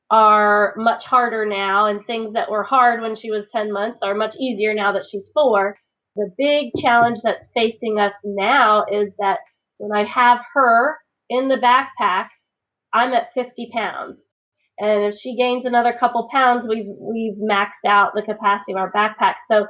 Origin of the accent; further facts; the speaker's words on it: Virginia, United States; The Virginia remote spot. My favorite remote spot until we headed out west. my home state out on a barrier island.